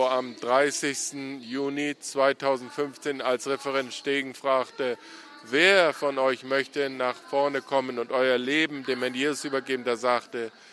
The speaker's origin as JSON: {"language": "German", "region": "KwaZulu-Natal", "country": "South Africa", "tie": "born or raised there", "said": "Und ich bin hier auf der Mission Kwasi Sabantu aufgewachsen."}